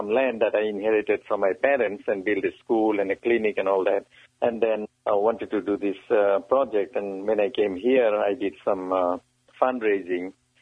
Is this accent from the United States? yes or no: no; Bangladesh; moved away as an adult; I'm originally from Bangladesh, and I've been living here for almost 26 years now.